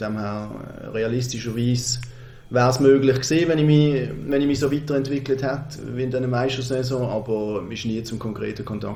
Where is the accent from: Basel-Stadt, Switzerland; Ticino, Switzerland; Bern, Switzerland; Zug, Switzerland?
Basel-Stadt, Switzerland; Basel; ich bin in der Region, ich bin Basler, ich bin früher noch im alten Jockeli als Bub gesehen.